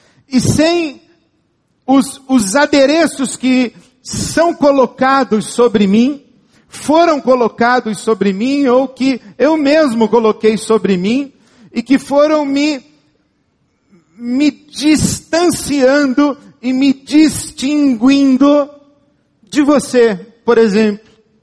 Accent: Brazil; Ser humano, masculino. Eu sou brasileiro.

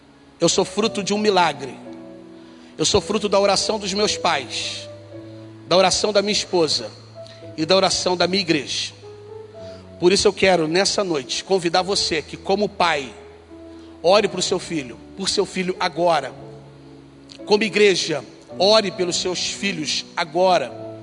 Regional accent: Rio de Janeiro, Brazil; Sou batista desde bebê. Tenho 46 anos de batista. Mas na minha juventude, morando eu em Jacarepaguá

